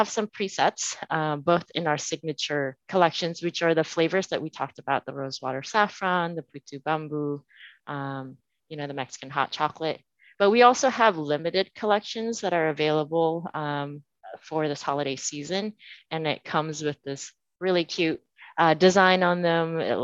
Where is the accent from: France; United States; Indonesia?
Indonesia; I grew up in Indonesia and it really encapsulates my childhood.